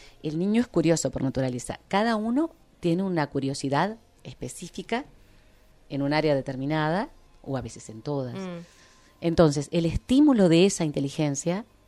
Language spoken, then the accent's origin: Spanish; Canelones, Uruguay; Nací en Canelones.